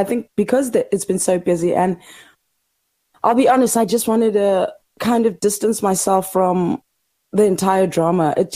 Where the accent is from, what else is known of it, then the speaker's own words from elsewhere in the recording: South Africa; I thought as a South African, I'm here. English is from here.